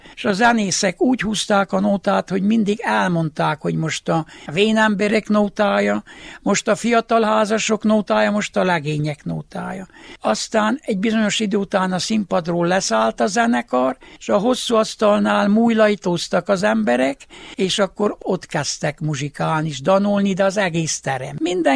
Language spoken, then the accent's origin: Hungarian; Homoródjánosfalva, Harghita, Romania; a vakáció első napjától az utolsóig én jánosfalvi gyerek voltam. Itt nőttem fel, ezért nagyon sokat tudok Homorod Jánosfalváról.